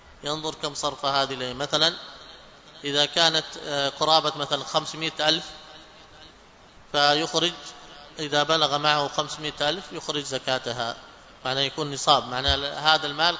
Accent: Yemen; وزكاة الفضة قد يكون هنا عندنا في اليمن ليس لها قيمة محددة

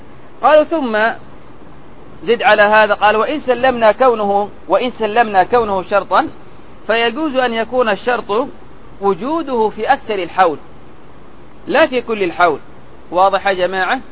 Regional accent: Hadramaut, Yemen; عندنا هنا في اليمن في بعض البادية هنا عندنا في حضرموت

